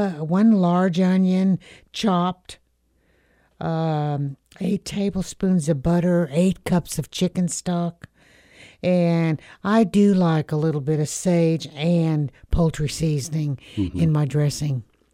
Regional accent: Southern United States, United States; Plus, I grew up in the South, This is what I grew up on was cornbread dressing.

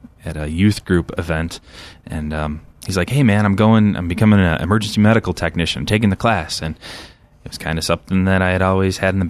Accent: Lockport, United States; I grew up in Lockport, born and raised in a Christian family, a very loving home.

